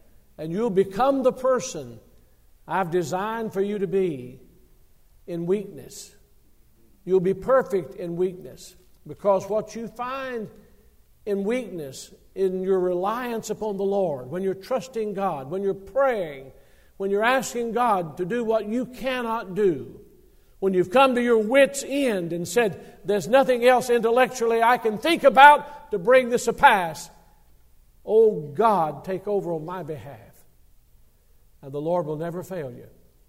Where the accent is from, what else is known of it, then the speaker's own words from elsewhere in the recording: Alabama, United States; born there; now I was born in Alabama, but I got to Tennessee as quickly as I could.